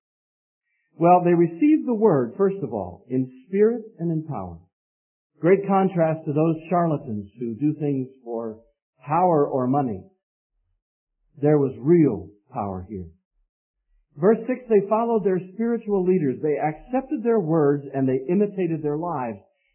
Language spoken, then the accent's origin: English; Pennsylvania, United States; Our little gospel hall where I was raised in Pennsylvania and in which I was saved, there were swinging doors in the back and they were solid wood.